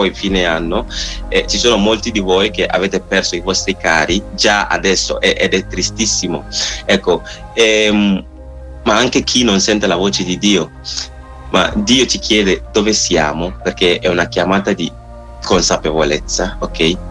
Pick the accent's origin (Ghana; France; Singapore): Ghana; Italian is a second language; perché io sono del Ghana, quando ero piccolino